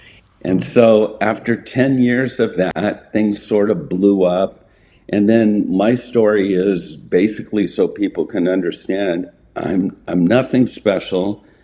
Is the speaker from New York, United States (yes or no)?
no; San Diego, California, United States; I grew up in San Diego. My family was not believers at all.